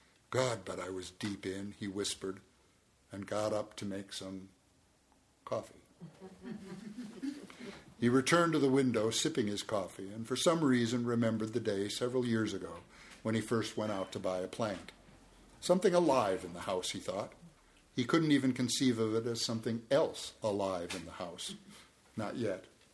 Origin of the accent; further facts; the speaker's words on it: Minnesota, United States; This is one of my favorite … songs, maybe because I grew up in Minnesota.